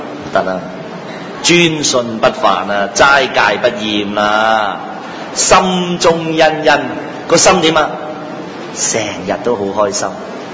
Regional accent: China; 我們中國人有一個禁字

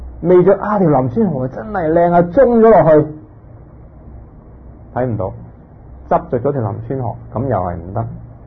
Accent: China; 嗱，我哋中國人有時候修禅定修止觀啦

